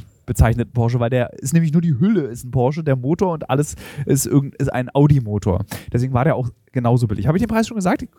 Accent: Berlin, Germany; Da ich als Berliner aber gar kein Auto eigentlich brauche

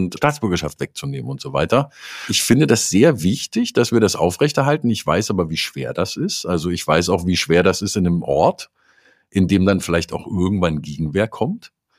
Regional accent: Suhl, Thuringia, Germany; Ich komme aus Suhl. Das ist in Südthüringen eigentlich total schön. Eine Stadt, die sehr viel Abwanderung erleben musste in den 90er Jahren

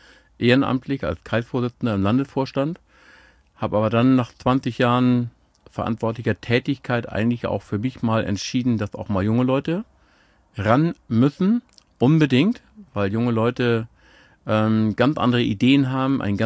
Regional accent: Emmelsbüll-Horsbüll, Schleswig-Holstein, Germany; Ich bin nordfriesisches Kind, geboren in Emmetsbüll, Horstbüll auf dem Bauernhof.

